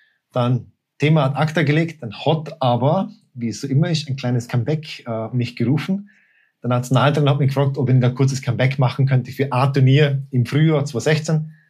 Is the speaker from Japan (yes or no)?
no; Vorarlberg, Austria; als Vorarlberger